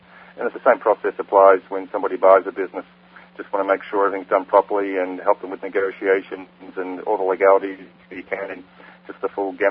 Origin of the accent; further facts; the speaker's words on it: Australia; moved away as an adult; now in California, United States; Originally, I'm from Australia and came to California about 20 years ago. And I worked for New Zealand government in Los Angeles as a diplomat. Had a couple of years in L.A., went back to Australia and ran a business for 6 years